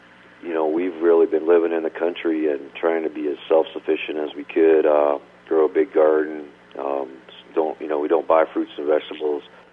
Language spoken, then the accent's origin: English; Missouri, United States; Okay, I'm from Missouri, I can do that.